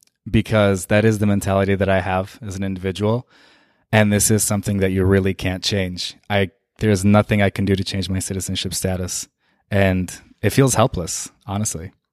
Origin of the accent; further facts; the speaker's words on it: Saudi Arabia; moved away; I was born and raised in Saudi Arabia. My mom is from Syria, and my dad is from Tunisia. And I was born and raised in a country where I wasn't a citizen. And here, I'm not a citizen either.